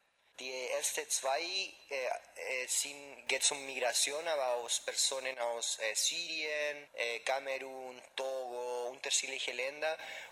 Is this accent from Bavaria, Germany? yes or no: no; Tübingen, Baden-Württemberg, Germany; Weil ich bin aus Tübingen.